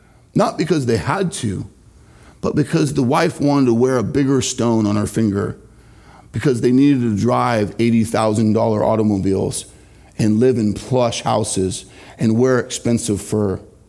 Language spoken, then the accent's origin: English; Irvine, California, United States; One of our local high schools of the three within Irvine where I grew up literally advertised in Asia